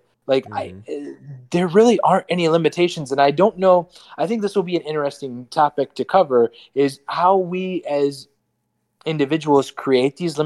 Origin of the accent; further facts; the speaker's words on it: Sturgis, Michigan, United States; So growing up in Sturgis, Michigan, if any of your viewers don't know, it's a very small town where Jake and I grew up with.